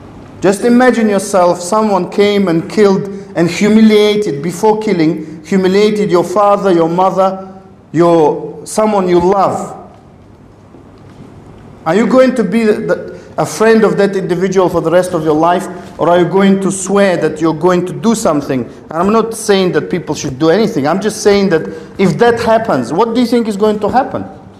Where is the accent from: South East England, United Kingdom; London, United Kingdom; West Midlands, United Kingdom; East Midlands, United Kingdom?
East Midlands, United Kingdom; Leicester; I come from Leicester.